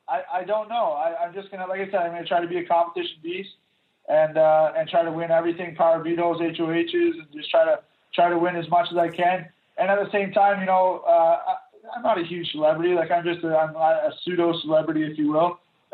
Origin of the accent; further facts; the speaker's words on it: Canada; I'm the Canadian heavyweight champ.